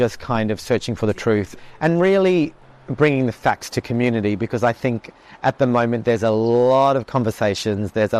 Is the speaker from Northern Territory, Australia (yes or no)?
yes; Darwin, Northern Territory, Australia; I'm a proud Iwadjuh Mulluk Mulluk and Torres Strait Islander queer man. Growing up in Darwin